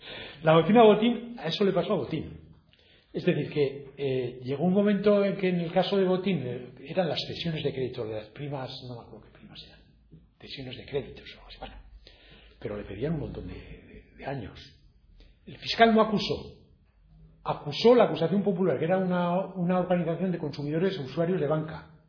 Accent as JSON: {"language": "Spanish", "region": "Navarre", "country": "Spain", "said": "porque bueno, indirectos como ciudadanos navarros sí, pero directos no."}